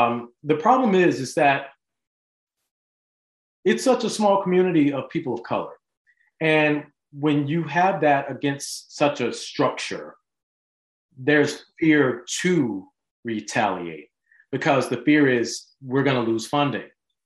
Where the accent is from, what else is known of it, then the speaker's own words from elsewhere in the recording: Montgomery, Alabama, United States; you know, I grew up in Alabama, so we often think, oh, racism, that's the South. The first thing people ask me when I say I grew up in Montgomery, they're like, so what was that like?